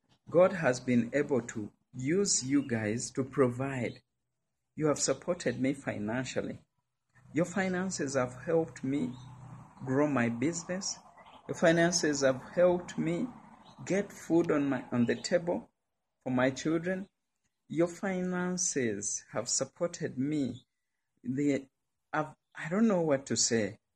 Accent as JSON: {"language": "English", "town": "Kampala", "region": "Central Region", "country": "Uganda", "said": "I'm from Kampala, Uganda."}